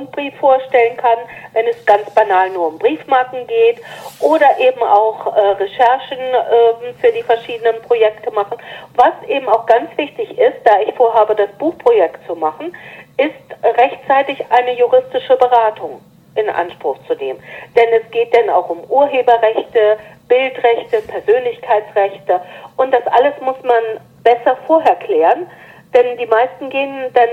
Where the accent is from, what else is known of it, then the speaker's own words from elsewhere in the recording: Germany; ich bin Deutsche, ich bin 53 Jahre alt und muss immer wieder ganz erstaunt feststellen, um nicht zu sagen entsetzt festzustellen, dass ich mein Land kaum kenne.